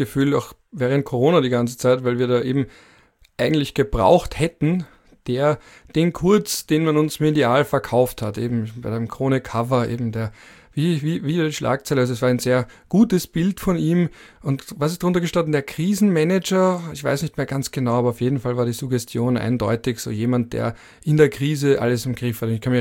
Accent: Vienna, Austria; ich bin ja genauso wie der Kanzler ein Wiener Mitte 30.

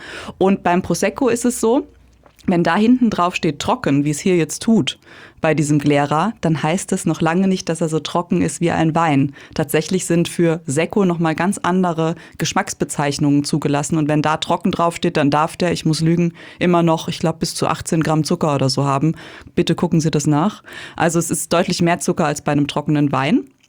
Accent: Bad Dürkheim, Rhineland-Palatinate, Germany; aus Bad Dürkheim, also aus meiner Heimatstadt.

